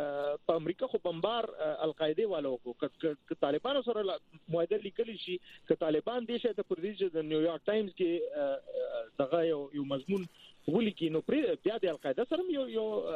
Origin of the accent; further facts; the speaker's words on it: Peshawar, Khyber Pakhtunkhwa, Pakistan; زه د پېښور خار یم